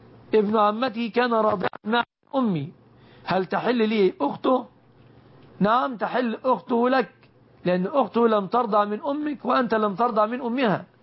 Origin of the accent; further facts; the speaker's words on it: Egypt; وأسأل الله أن يسلم بلادنا مصر